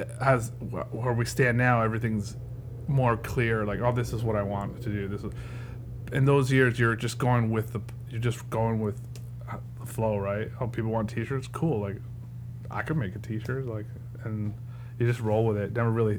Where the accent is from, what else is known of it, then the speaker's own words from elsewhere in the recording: Toronto, Ontario, Canada; now in Burlington, Canada; I'm from Toronto.